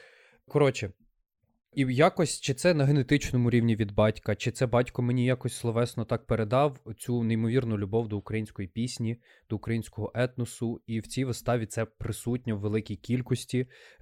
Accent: Khmelnytskyi, Khmelnytskyi Oblast, Ukraine; Я сам родом із Хмельницького

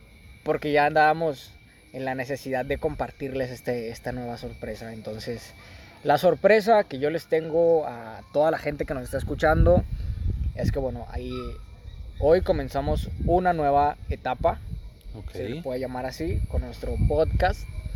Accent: Monterrey, Nuevo León, Mexico; somos dos regios que de toda la vida, no somos adoptados, aquí nacimos. Nuestra familia aquí nació, somos regios.

